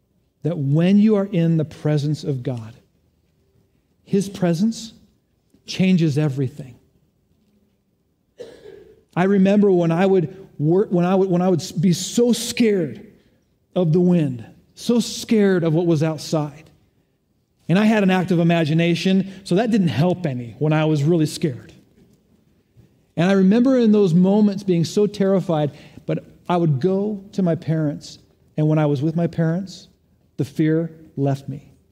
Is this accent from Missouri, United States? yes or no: no; Boulder, Colorado, United States; As a kid, growing up in Boulder, Boulder is a very windy place.